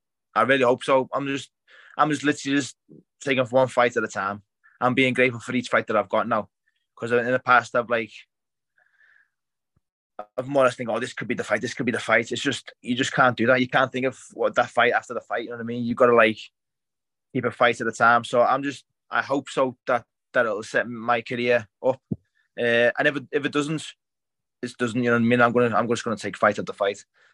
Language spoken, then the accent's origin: English; England, United Kingdom; They were the Irish and we're the English, though, so, you know, it's good.